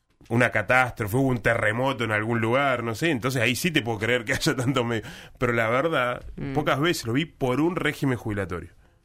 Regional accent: Tierra del Fuego, Argentina; Bueno, pues yo soy de acá.

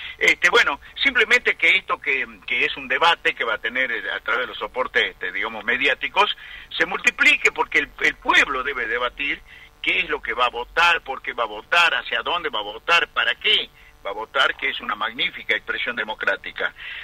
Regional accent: Salta, Argentina; born there; yo que nací en Salta y espero morir en mi querida Salta

